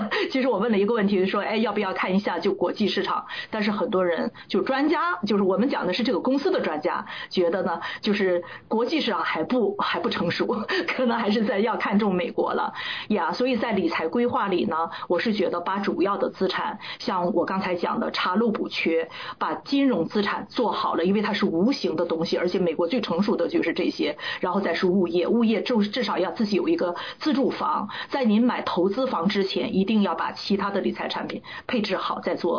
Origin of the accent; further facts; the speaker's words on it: China; 我们都中国人嘛